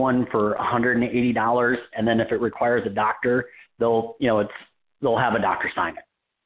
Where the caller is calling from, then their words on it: Nevada, United States; I'm calling from Nevada.